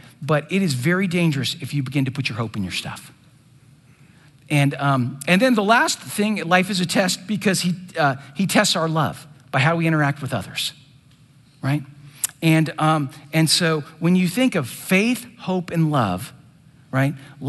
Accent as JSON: {"language": "English", "town": "Washington", "region": "District of Columbia", "country": "United States", "tie": "born or raised there", "said": "So for example, I grew up in Washington, D.C."}